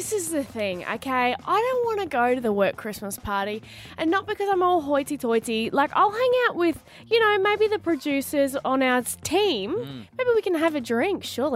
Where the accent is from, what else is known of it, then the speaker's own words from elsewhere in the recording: Melbourne, Victoria, Australia; I'm from Melbourne.